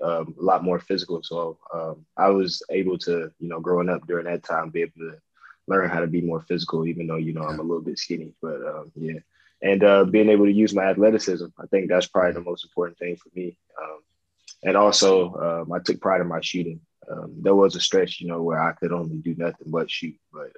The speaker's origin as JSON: {"language": "English", "town": "Birmingham", "region": "Alabama", "country": "United States", "tie": "born or raised there", "said": "it was actually very interesting for me because it was in my hometown. You know, I got to play in front of family for about 2 years."}